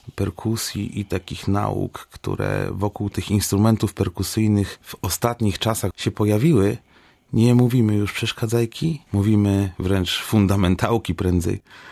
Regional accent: Szczecin, West Pomeranian Voivodeship, Poland; Wychowując się w Szczecinie w 80-tych latach i 90-tych, słuchałem cały czas muzyki latynoskiej

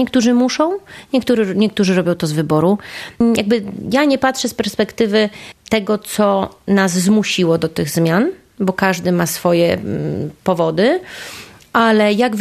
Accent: Szczecin, West Pomeranian Voivodeship, Poland; now in Tenerife, Spain; Jestem ze Szczecina i w Szczecinie zawsze szaro-buro, pochmurno, wilgotno.

